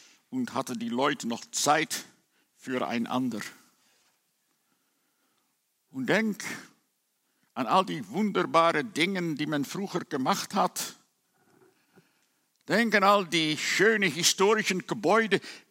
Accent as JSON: {"language": "German", "country": "Netherlands", "said": "meine Heimat, die Niederlande, war ebenfalls ein christliches Land."}